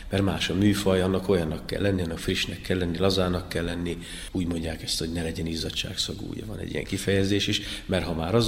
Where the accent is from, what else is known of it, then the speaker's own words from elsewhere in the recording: Boldog, Heves, Hungary; én egy kis faluban nőttem fel Boldogon, 60 mellett, ami egy 3000 fős település, és hát van nekünk egy nagyon szép tájunk a háttérben a Mátrával, horgásztóval, stb.